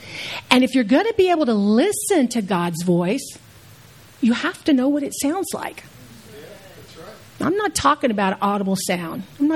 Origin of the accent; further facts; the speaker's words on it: Houston, Texas, United States; I'm from Houston. We got roaches in Houston. I don't know about San Antonio, but we got them big Louis the Leatherback roaches in Houston.